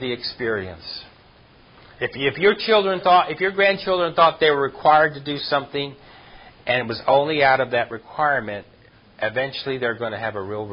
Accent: New Jersey, United States; because growing up, I remember I grew up in New Jersey

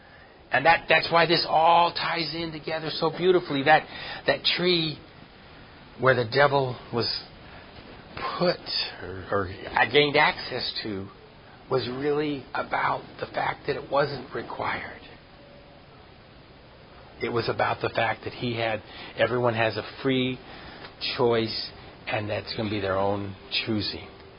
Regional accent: New Jersey, United States; because growing up, I remember I grew up in New Jersey

